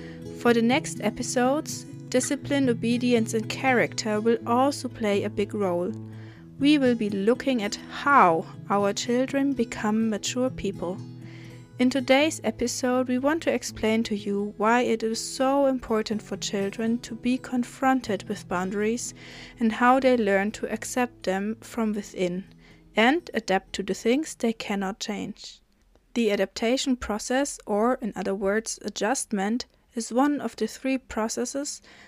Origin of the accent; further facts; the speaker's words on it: Germany; I come from Germany, and I am a mom of three kids.